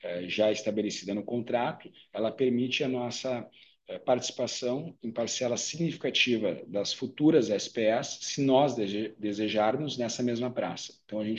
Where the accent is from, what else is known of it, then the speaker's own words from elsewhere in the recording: Brazil; A gente, por outro lado, né, como brasileiros empresários de uma empresa de 55 anos